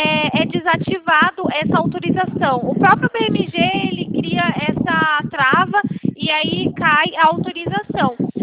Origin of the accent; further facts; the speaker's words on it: Valinhos, São Paulo, Brazil; eu sou aqui de Valinhos.